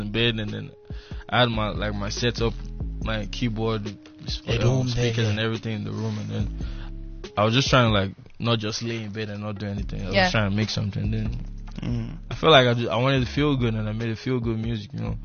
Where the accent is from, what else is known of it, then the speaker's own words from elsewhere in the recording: Nigeria; And still putting my culture as a Nigerian.